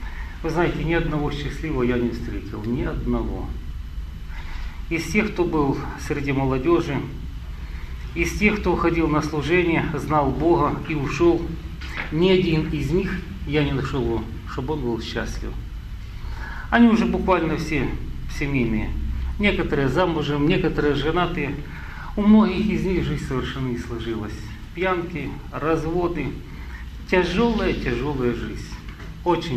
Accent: Kakhovka, Kherson Oblast, Ukraine; Я с Украины … Это юг Украины, Одесское объединение, город Каховка. Это кто в Крым ехал, это как раз через нас дорога, там Херсонская, Крымская дорога.

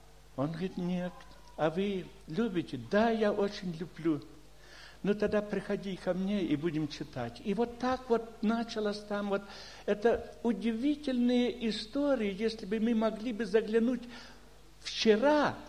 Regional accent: Karaganda, Karaganda Region, Kazakhstan; я сам из Караганды

